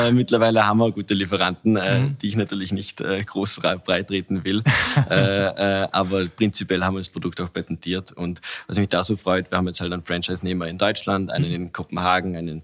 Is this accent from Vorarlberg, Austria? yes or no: yes; Vorarlberg, Austria; Bin aus Vorarlberg, ja.